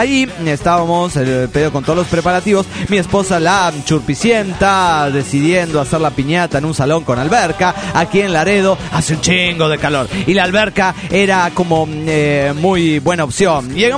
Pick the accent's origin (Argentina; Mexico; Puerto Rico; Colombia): Argentina; de Argentina.